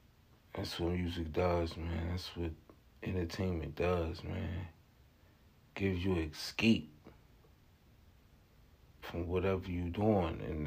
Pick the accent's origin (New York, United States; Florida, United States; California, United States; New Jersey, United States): New Jersey, United States; I'm from Malanxy, New Jersey.